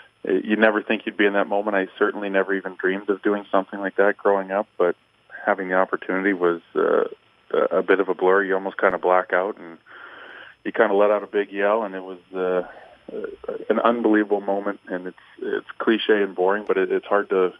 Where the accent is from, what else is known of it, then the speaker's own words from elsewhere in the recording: St. Louis, Missouri, United States; growing up in St. Louis